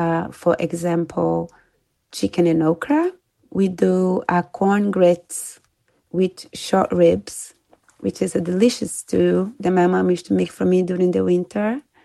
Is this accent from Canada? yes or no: no; Minas Gerais, Brazil; I'm from Minas, a well-known, respected state in Brazil.